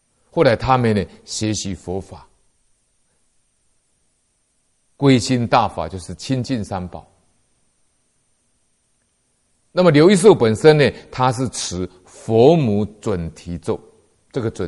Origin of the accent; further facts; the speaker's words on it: China; 在我们中国人呢，称这种人呢叫圣贤，大圣大贤